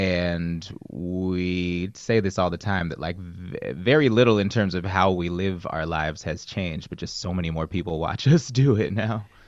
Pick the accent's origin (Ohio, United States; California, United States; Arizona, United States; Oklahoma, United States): California, United States; Oakland; Yeah. Oh, yeah. All the school plays. Well, starting in I guess, seventh grade, all the middle school plays and all the high school plays.